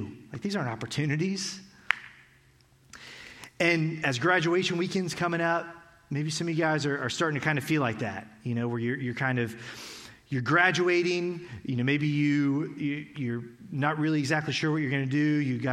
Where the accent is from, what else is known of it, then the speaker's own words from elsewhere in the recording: Tallahassee, Florida, United States; So a little bit about me. I grew up here in Tallahassee. I love Tallahassee.